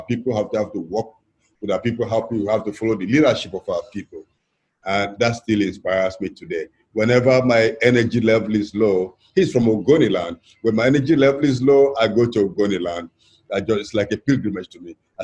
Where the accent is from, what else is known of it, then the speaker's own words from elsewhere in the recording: Niger Delta, Nigeria; I'm from Niger Delta, I'm much older than that, so I'm one of the living ancestors.